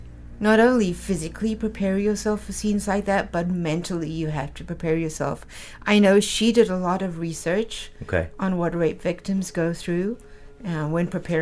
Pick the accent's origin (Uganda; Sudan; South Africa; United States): South Africa; accent: South African; every so often my South African accent comes out, hey, and also I can bring it out whenever I want to.